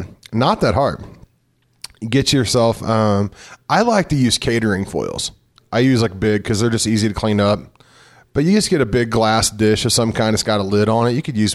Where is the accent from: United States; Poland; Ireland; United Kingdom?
United States; Cape Girardeau, Missouri; because that's how I used to be if I lived in Cape Girardeau, Missouri, if I was living in my hometown or something.